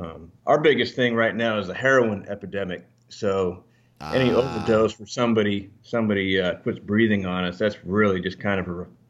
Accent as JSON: {"language": "English", "region": "Alaska", "country": "United States", "tie": "born or raised there", "also_born_or_lived": "Northern Virginia", "said": "I'm from Northern Virginia. I was actually raised in Alaska, but when I got out of high school, I joined the Army"}